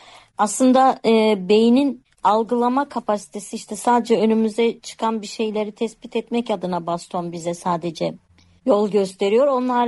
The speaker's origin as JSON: {"language": "Turkish", "region": "Mersin", "country": "Turkey", "said": "Ben aslen Mersinliyim."}